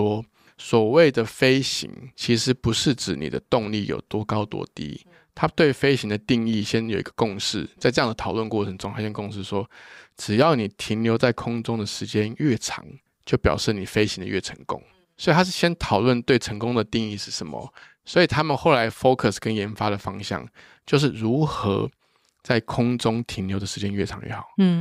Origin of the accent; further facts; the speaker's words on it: Taiwan; also born or lived in United States; 因为我小时候是在美国念书，我大概小学的时候回台湾啊，我就很快会有文化冲击。